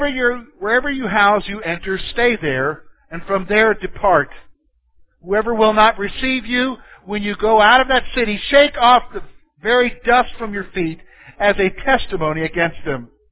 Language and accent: English; Columbia, South Carolina, United States; I'm a city guy. I'm from Columbia, South Carolina, so I'm a city guy.